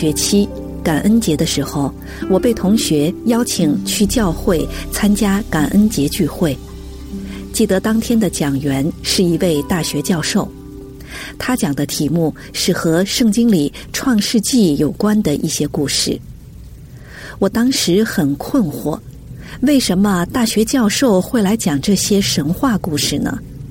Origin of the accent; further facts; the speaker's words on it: Heilongjiang, China; moved away as an adult; now in United States; 我生在黑龙江的一个小县城，我们那里教育水平比较低，我的英语基础一开始就比别的学生差